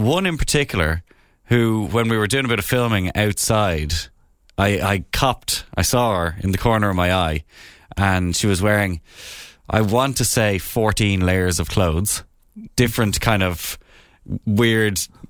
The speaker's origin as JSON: {"language": "English", "region": "Minnesota", "country": "United States", "said": "I'm from Minnesota."}